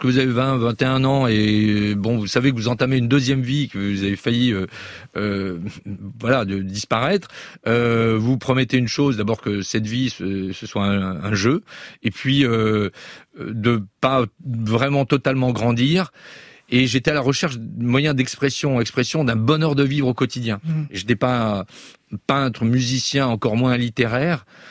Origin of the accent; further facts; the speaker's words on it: Brittany, France; en tant que Breton, pour nous, réussir, c'est partir, souvent pour mieux revenir